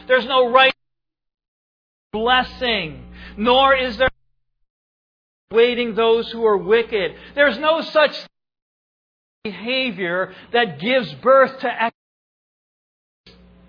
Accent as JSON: {"language": "English", "region": "New York", "country": "United States", "said": "I'm from New York, but I really have a distaste for all three New York football teams."}